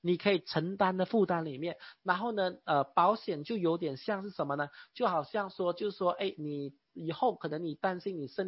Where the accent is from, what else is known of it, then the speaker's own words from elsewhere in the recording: China; 所以呢身为中国人我们要有自信啊